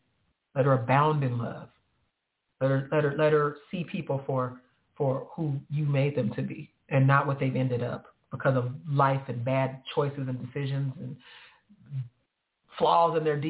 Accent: California, United States; now in Texas, United States; It's like when I moved out here to Texas. I'm from California. California, Texas, these are polar opposites, especially back in 2005 when I moved out here.

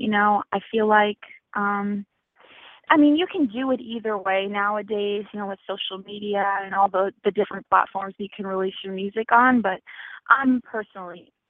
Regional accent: New Jersey, United States; Well, I'm 19. I'm from Jersey originally.

